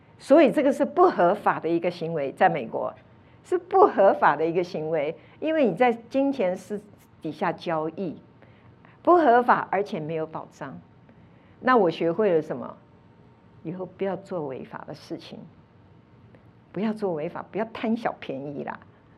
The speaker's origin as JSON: {"language": "Chinese", "country": "Taiwan", "said": "所以我是从台湾来的，那个时候台湾很流行这个啊。"}